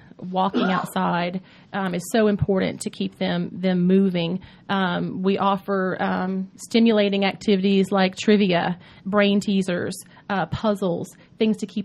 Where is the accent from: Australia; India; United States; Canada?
United States; Atlanta, Georgia; I grew up here in the Atlanta area.